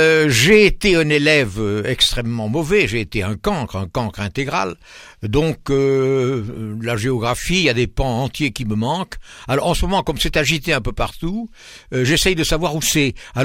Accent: Occitanie, France; moved away; je suis originaire de l'Hérault. Comme beaucoup de gens, je suis monté dans le Nord pour gagner ma vie.

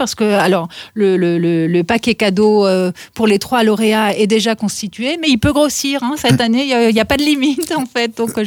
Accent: Grand Est, France; moi-même en tant que Lorraine, j'ai le cœur serré

